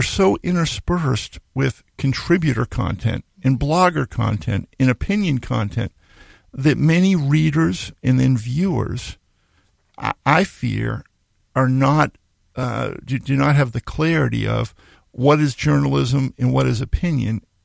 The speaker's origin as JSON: {"language": "English", "town": "Boston", "region": "Massachusetts", "country": "United States", "tie": "born or raised there", "said": "I grew up in Boston, so the Boston Globe was kind of the paper of record."}